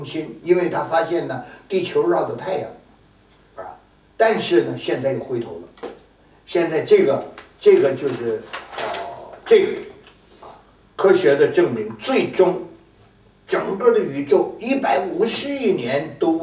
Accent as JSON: {"language": "Chinese", "country": "China", "said": "我们中国人是从北京的猴子变的"}